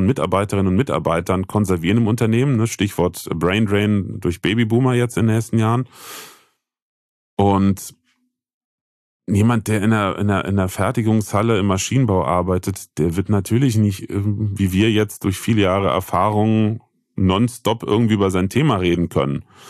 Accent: Bitburg, Rhineland-Palatinate, Germany; Nein, ich bin ja kein Kölscher, ich bin ja naiv. Ich komme ja aus Bitburg, gebürtig. Das weiß auch keiner.

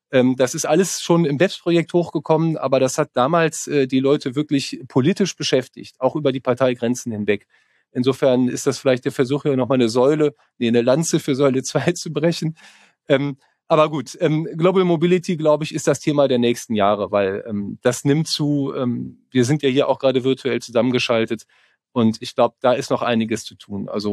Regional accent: Rhineland, Germany; ich bin Rheinländer, also es ist natürlich Karneval.

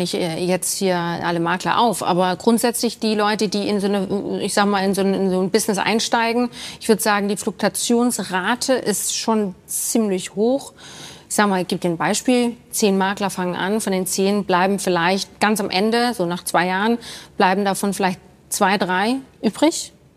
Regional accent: Bavaria, Germany; Nicht direkt aus München, aber aus Bayern. Kleines Dörfchen.

